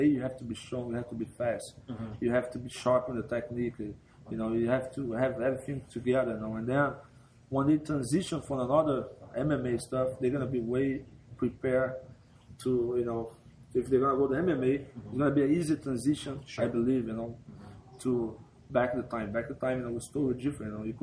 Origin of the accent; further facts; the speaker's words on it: Rio de Janeiro, Brazil; So, you know, we're from Rio de Janeiro, Barra da Tijuca. So we're very close to the beach.